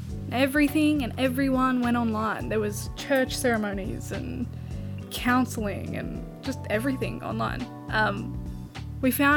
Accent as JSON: {"language": "English", "country": "Australia", "said": "I'm Australian."}